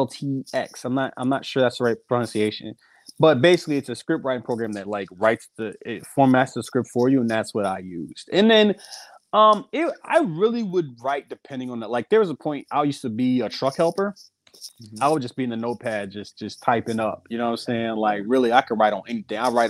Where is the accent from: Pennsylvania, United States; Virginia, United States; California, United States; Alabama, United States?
Virginia, United States; Manassas; I'm from Manassas, Virginia.